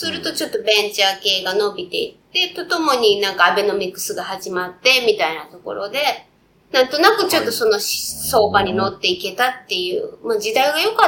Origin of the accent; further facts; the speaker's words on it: Hiroshima, Japan; moved away as an adult; now in Tokyo, Japan; 広島の地元から上京して3年ぐらい経った時に、貯金もそこをつき始めて